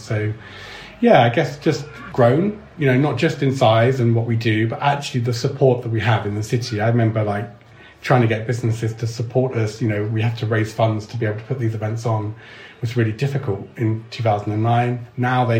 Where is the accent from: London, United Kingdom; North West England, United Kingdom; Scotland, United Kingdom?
London, United Kingdom; now in Bristol, United Kingdom; I'm not Bristol born and bred. I moved down here from London.